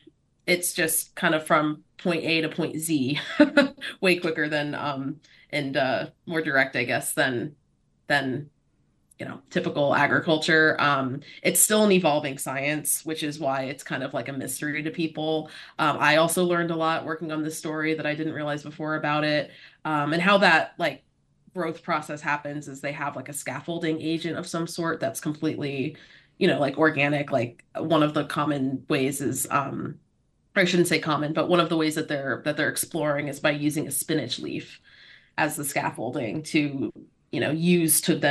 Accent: Miami, Florida, United States; especially in a place like Florida, where I'm a born and raised Floridian. I'm from Miami, and sea level rise is actively happening

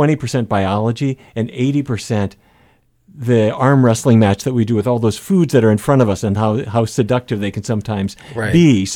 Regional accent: Fargo, North Dakota, United States; I grew up in Fargo, North Dakota. My dad grew up in a cattle ranch, and his father grew up on a cattle ranch

